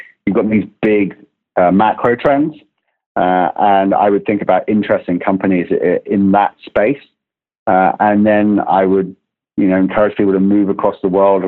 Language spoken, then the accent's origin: English; England, United Kingdom; moved away as an adult; now in United States; I'm English, and, you know, I've lived in America since my mid-20s